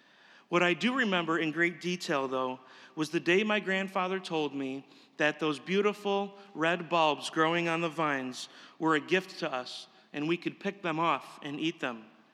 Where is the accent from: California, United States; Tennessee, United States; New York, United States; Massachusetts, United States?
New York, United States; Irondequoit; not relevant to a little kid growing up in Irondequoit in the 1980s.